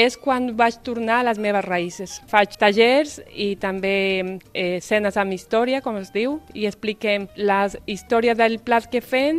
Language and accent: Catalan; Ecuador; now in Barcelona, Spain; soc de l'Equador. Fa 23 anys que visc a Barcelona.